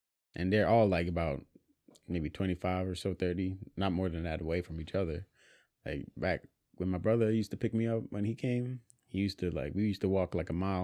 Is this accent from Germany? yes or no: yes; Germany; English is a second language; I'm originally from Germany.